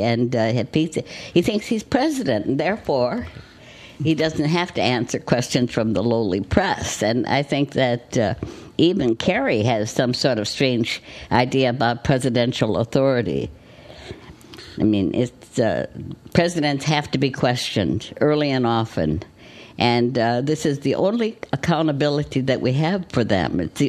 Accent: United States; I'm American. I don't like hyphens. It's true, my parents came from Syria

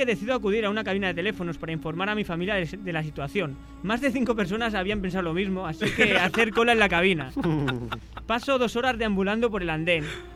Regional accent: Basque Country, Spain; Pero yo soy vasco, quiero resistir, quiero dormir en mi cama

